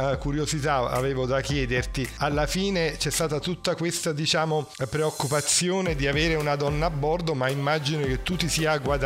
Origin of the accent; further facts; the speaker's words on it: Naples, Campania, Italy; io sono napoletano